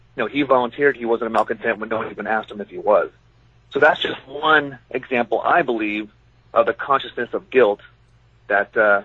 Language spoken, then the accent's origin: English; Dallas, Texas, United States; I grew up in Dallas, and, of course, back in the 80s when I was there in the early 90s, it was still a really big deal.